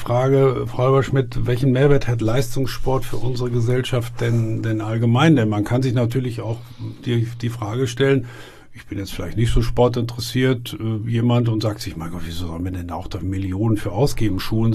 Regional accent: Münster, North Rhine-Westphalia, Germany; weil es als Münsteraner so gut fassbar ist

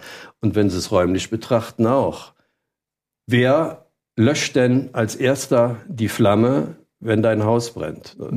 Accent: Cologne, North Rhine-Westphalia, Germany; ich komme jetzt aus Köln

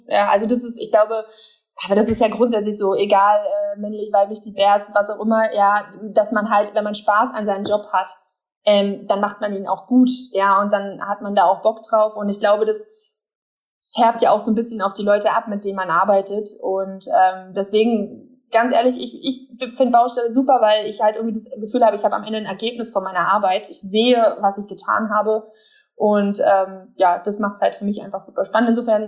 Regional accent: Berlin, Germany

